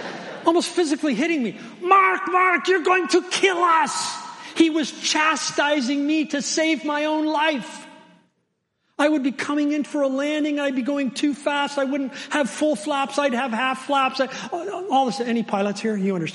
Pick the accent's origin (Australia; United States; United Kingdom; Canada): Canada; Brantford, Ontario; When I was 5 years old, I grew up in Brantford, near Brantford